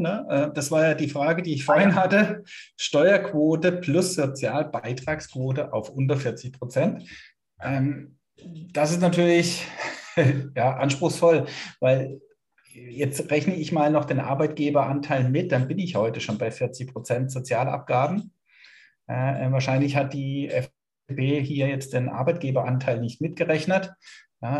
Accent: United States; now in Germany; wenn ich jetzt in Deutschland wohne als Amerikaner

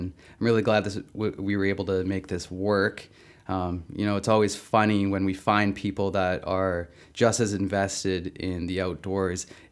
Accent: Nanaimo, British Columbia, Canada; also born or lived in Victoria, Canada; I grew up in Nanaimo.

